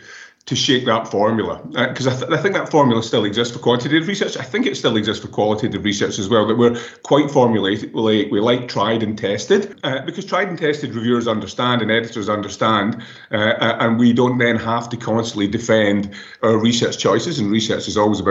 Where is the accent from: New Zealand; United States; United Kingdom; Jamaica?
United Kingdom; Scotland; moved away as an adult; now in Canada; And so my accent's probably a bit of a giveaway. I'm Scottish and it hasn't been polished by 18 years in Canada.